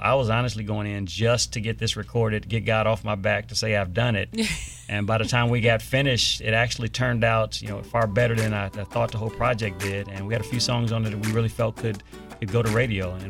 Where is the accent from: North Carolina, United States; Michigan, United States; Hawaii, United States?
Michigan, United States; Detroit; Yeah, born and raised in Detroit, Michigan, mm-hmm. right here.